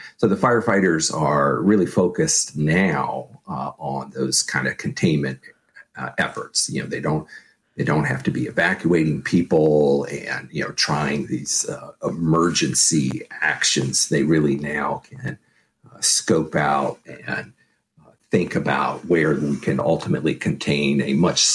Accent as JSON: {"language": "English", "region": "Virginia", "country": "United States", "tie": "born or raised there", "said": "I grew up in Virginia, and those forests are beautiful in the foothills of the Blue Ridge Mountains."}